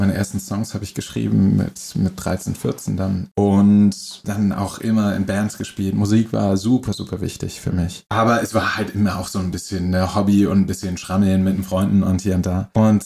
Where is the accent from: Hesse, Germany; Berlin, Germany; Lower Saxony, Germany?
Berlin, Germany; also born or lived in Hamburg; now in Ludwigsburg, Germany; Ich bin geboren in der Nähe von Hamburg und aufgewachsen am Stadtrand Berlin und jetzt gelandet in Ludwigsburg bei Stuttgart.